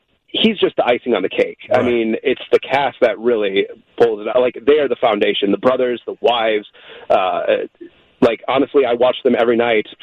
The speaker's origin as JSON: {"language": "English", "town": "Elgin", "region": "Illinois", "country": "United States", "lives_now": "Chicago, United States", "said": "So I'm originally from Elgin in Illinois."}